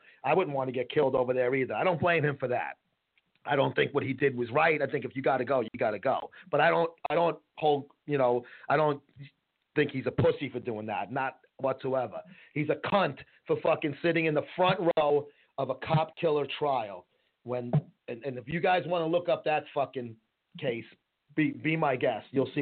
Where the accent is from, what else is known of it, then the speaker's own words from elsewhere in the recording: Brooklyn, New York, United States; When I was a kid growing up in Brooklyn, they broke our balls. We were the white fucking dirtbags in the neighborhood.